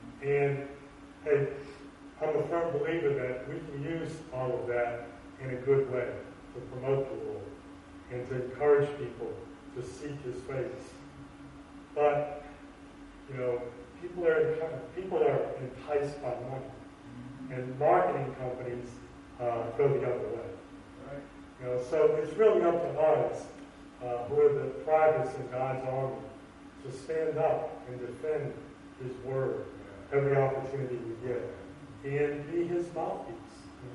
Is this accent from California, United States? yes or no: no; New Orleans, Louisiana, United States; born there; I'm bored from New Orleans. I got a draw, and I'll always say this kind of tone of voice.